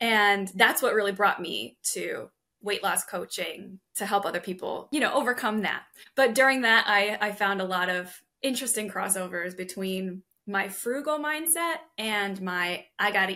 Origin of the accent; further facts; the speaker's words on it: New York, United States; I'm from New York.